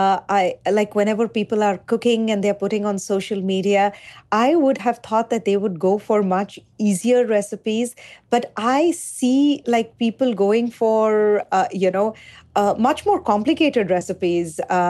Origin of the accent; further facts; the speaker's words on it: India; So to me, I grew up in India.